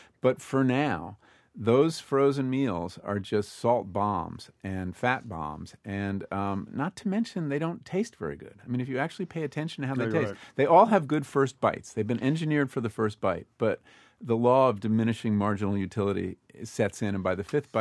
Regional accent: Berkeley, California, United States; You know, I come from Berkeley.

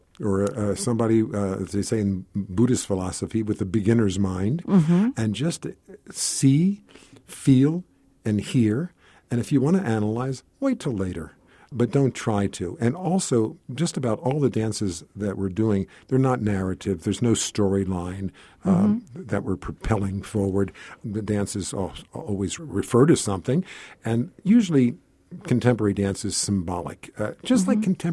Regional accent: Northeast, United States; Well, from all over the Northeast.

